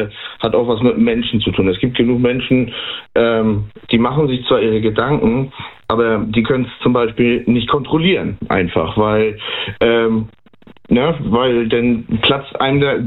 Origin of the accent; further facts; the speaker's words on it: Schleswig-Holstein, Germany; Schleswig-Holstein.